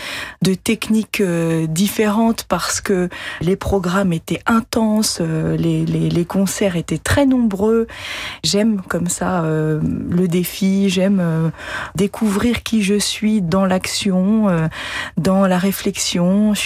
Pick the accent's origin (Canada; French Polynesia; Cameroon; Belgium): French Polynesia; Moi, je suis originaire de Polynésie.